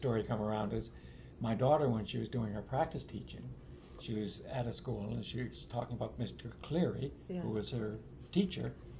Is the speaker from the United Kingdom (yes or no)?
no; St. John's, Newfoundland and Labrador, Canada; like growing up in St. John, St. John's, you know, it's an island.